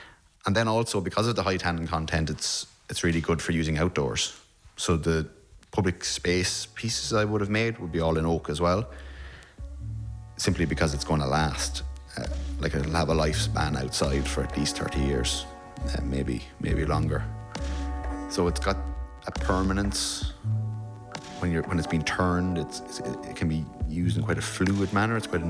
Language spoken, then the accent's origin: English; Mountmellick, Leinster, Ireland; I'm from County Laois, a rural town called Mount Mellick